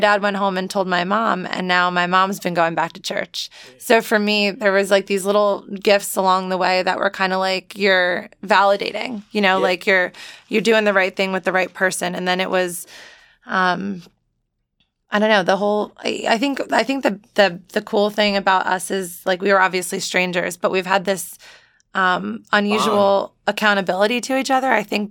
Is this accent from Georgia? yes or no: no; New Jersey, United States; I grew up in New Jersey. My parents relocated to Charleston for retirement like 2.5 years ago.